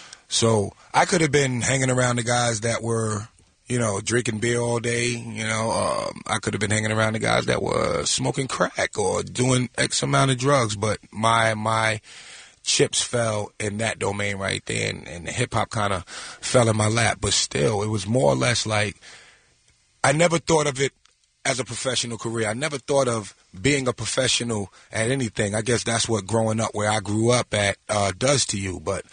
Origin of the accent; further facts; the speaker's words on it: Long Island, New York, United States; I'm from Long Island, born and raised. And that was big sports place, Long Island